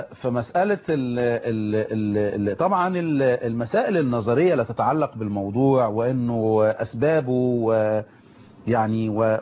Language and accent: Arabic; Egypt; إحنا كأطباء مصريين وعرب ومسلمين،